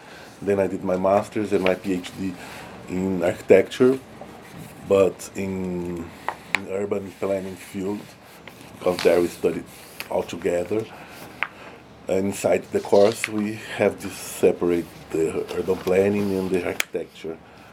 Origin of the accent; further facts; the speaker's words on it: Brazil; Yes, I'm from Brazil. I finished my bachelor's in architecture there.